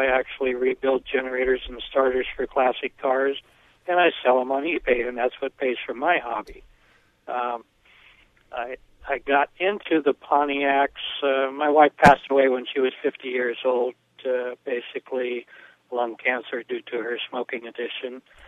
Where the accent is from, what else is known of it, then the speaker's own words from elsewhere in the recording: California, United States; I was originally from the Bay Area